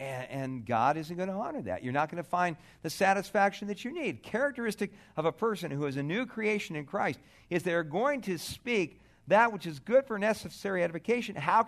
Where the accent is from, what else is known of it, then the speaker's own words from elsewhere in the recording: California, United States; I'm from Southern California.